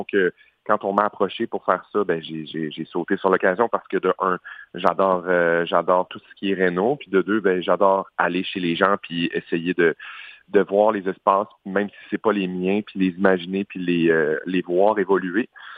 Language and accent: French; Chicoutimi, Quebec, Canada; now in Montreal, Canada; Puis je viens du Coutimi. J'ai déménagé. Je me suis envenu à Montréal pour les études, pour aller étudier en théâtre.